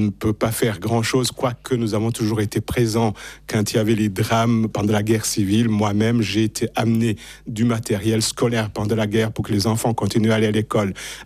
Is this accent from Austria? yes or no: no; Burundi; On est tous des Burundais.